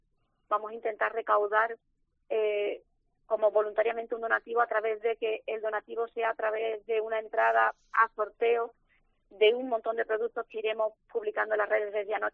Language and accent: Spanish; Seville, Andalusia, Spain; somos de Triana, mi madre era de Triana